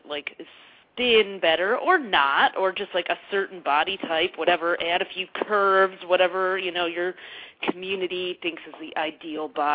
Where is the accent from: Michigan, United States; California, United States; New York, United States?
Michigan, United States; Detroit; Well, you know, I grew up in Detroit, and I grew up in a very multicultural neighborhood, but I was one of a few Jewish people in my school, and I was one of the only Israeli kids.